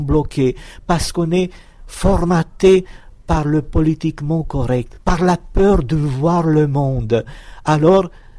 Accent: Romania; moved away; depuis que je suis né en Roumanie jusqu'au moment où je quittais la Roumanie en 87.

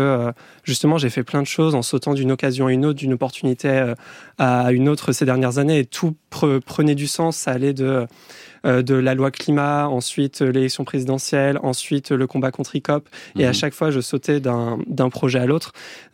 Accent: France; donc en tant que française, français, on a une responsabilité

